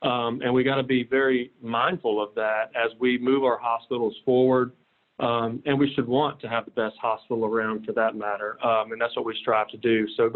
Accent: Florida, United States; But I come from Central Florida. I started my career over at Lake Wales Medical Center in Central Florida

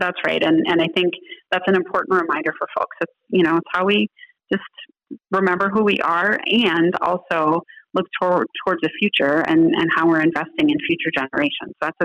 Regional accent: Minnesota, United States; And I don't know about you, but as a Minnesotan, like, I am not coming in 11th place.

